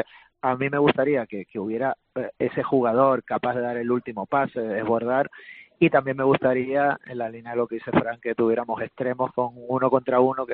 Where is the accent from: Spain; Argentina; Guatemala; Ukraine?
Spain; Canary Islands; uno como tinerfeño